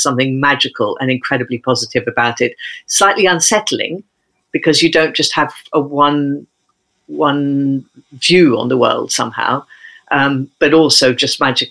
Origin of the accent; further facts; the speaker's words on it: Ethiopia; growing up in Ethiopia, that international interest, the knowledge, the deep knowledge of another culture, also the insider-outsider relationship with that. You know, I was a Brit in Ethiopia, but we were very much connected to Ethiopian culture and identity rather than the British one.